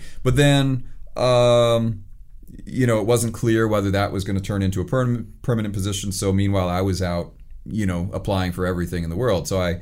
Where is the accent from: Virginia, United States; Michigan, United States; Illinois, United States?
Michigan, United States; East Lansing; born there; So I was born in East Lansing, Michigan. My parents both taught at Michigan State University, so I came out of a kind of an academic environment